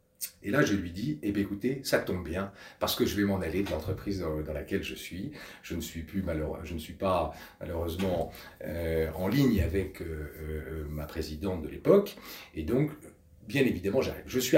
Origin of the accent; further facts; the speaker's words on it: Paris, Île-de-France, France; Je suis parisien, je suis marié, j'ai 3 enfants.